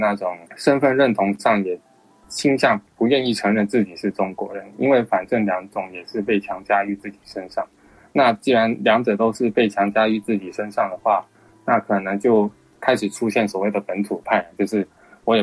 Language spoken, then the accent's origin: Chinese; Japan; also born or lived in Hong Kong; 因为我在香港出生没多久就去日本生活，那其实在我人生来看，我是没有在香港生活的记忆的。就是在当时我是一有意识的时候，就可能一两岁的时候就已经是在日本生活，所以我是感受不到自己是香港人